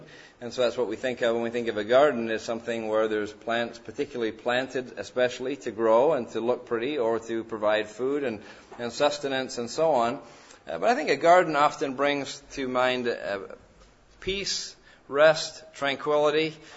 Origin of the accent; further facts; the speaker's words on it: England, United Kingdom; now in Canada; When I was raised in England, the garden was what we would call the yard.